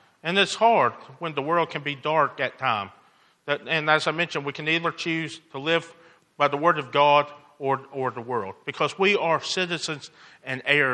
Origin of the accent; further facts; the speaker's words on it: Murfreesboro, Tennessee, United States; also born or lived in United Kingdom; I grew up in Murfreesboro most of my life, and then when I was 24, 25, I went over to the UK, went for 6 months, stayed for 12 years. And then I came back about 6 or 7 years ago.